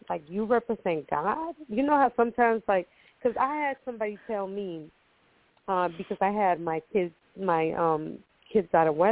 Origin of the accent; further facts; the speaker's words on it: Costa Rica; And I grew up in Costa Rica, so we were, I mean, everybody has their own story.